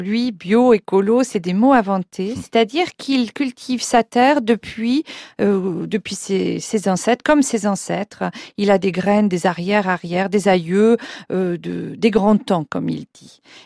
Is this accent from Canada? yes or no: no; Auderville, Normandy, France; now in Pornic, France; j'habite Pornic, je suis professeure à Saint-Nazaire et je suis originaire de la Hague, de la presqu'île où est né Paul Bedel, à Auderville.